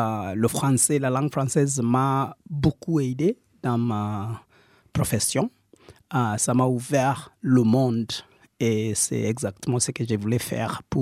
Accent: Kenya; créer une association au Kenya, dans mon village natal, pour aider les enfant

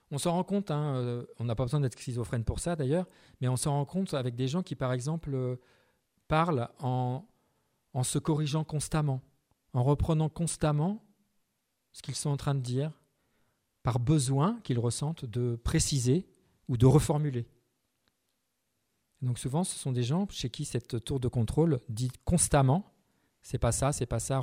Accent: Paris, Île-de-France, France; moi je suis parisien et on en voit dans la rue, hein, à Paris.

